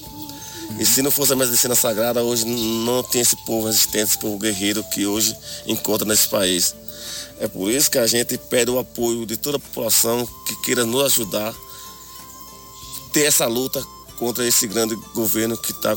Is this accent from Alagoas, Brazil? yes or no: yes; Alagoas, Brazil; lá na minha aldeia, hoje em Alagoas, Cariri Chocó, onde a gente temos escola também, e nós estudamos, e mantemos a nossa cultura tradicional